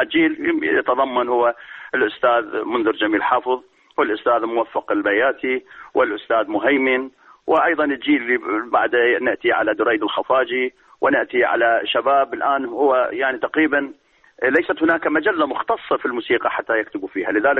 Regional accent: Iraq; أما في بلدنا العراق الحال تقريبا نقدر نقول يمر بردة كبيرة

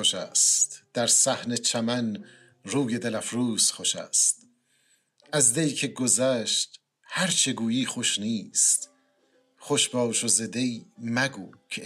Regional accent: Iran; همه ما ایرانی هستیم و این جشن رو جشن میگیریم.

